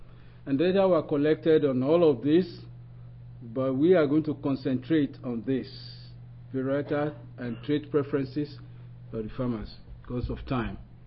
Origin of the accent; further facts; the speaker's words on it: Nigeria; I'm actually from Nigeria.